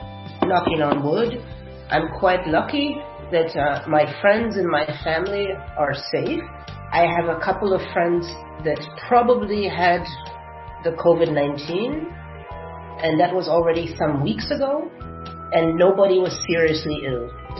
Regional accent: United States; now in Germany; I'm American, so you see a huge difference. I'm not going to brag about Germany.

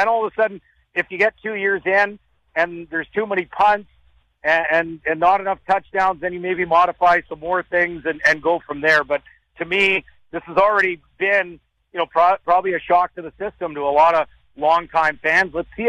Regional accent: Edmonton, Alberta, Canada; I've been watching CFL football growing up in Edmonton. I remember the early 80s team, so essentially 45 years.

